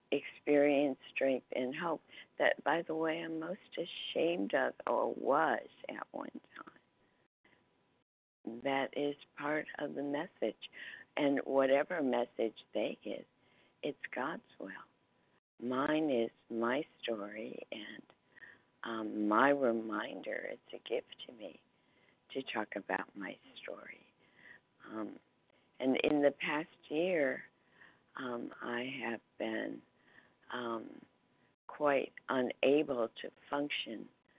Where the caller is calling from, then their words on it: Seattle, Washington, United States; I'm calling from Seattle, Washington.